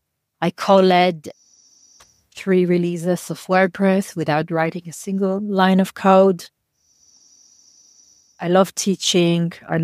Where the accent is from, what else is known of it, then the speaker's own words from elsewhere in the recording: Italy; English is a second language; As you can tell from my accent, I'm extremely Italian.